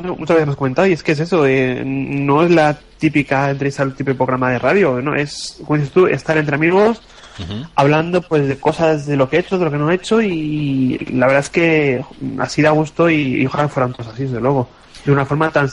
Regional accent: Madrid, Community of Madrid, Spain; born there; Somos del pueblo de toda la vida. Vamos, yo, aunque yo nací en Madrid, pero sí. Almorós es del pueblo de mi padre.

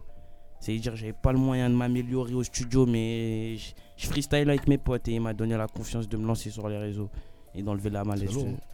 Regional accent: Gonesse, Île-de-France, France; Moi, je viens de Gonesse, c'est okay. 95, c'est à côté.

